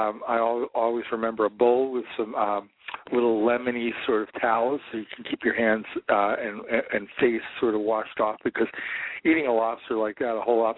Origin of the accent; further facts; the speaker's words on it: East Coast, United States; growing up on the East Coast, it was something that was kind of available all the time